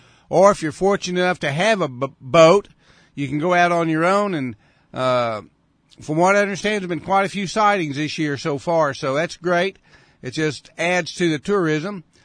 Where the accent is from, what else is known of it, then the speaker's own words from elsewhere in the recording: Oklahoma, United States; moved away as an adult; also born or lived in Texas; now in Puerto Vallarta, Mexico; Lived up in the great state of Texas for a couple of years. And prior to that, I was from Oklahoma. Lived there most of my life, retired, but moved here to Puerto Vallarta and just love it.